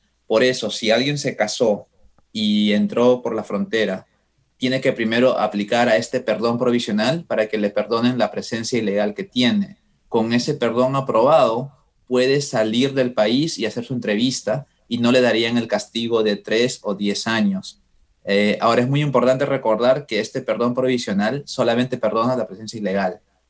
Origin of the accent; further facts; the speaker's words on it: Peru; yo soy peruano, me la darían en Lima, ¿no?